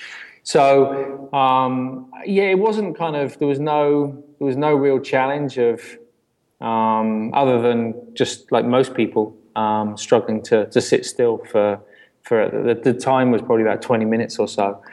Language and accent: English; South West England, United Kingdom; Yeah, sure. Yeah, I grew up in Southwest England